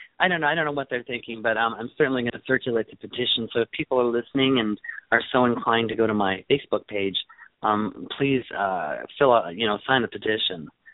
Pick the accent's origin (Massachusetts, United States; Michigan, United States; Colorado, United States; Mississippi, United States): Michigan, United States; Midland; You know, I'm from Midland, Michigan, you know, that little town in Michigan that has been kicking and fussing about marriage equality.